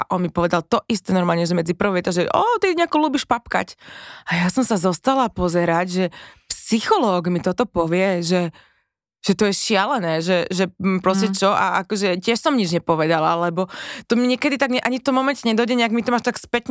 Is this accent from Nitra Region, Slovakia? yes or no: yes; Klatova Nová Ves, Nitra Region, Slovakia; Z Klatovenovej vsi. To je taká dedinka medzi partizanskými a Topolčanmi.